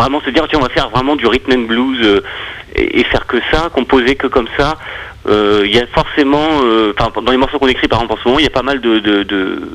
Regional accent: Hauts-de-France, France; on dit Beauvais, après, parce qu'il faut bien dire un endroit. Après, on est Picard, en général.

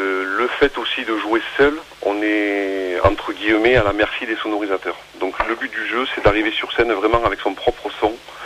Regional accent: Provence-Alpes-Côte d'Azur, France; now in Nîmes, France; Mais je suis du Var, mais bon, oui, ça fait quelques années que je suis sur Nîmes, oui.

